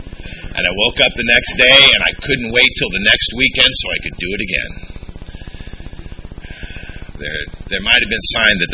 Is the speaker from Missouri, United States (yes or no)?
yes; St. Louis, Missouri, United States; And what it was like was, I'm not from here. I'm from St. Louis. I come from a long line of alcoholic men.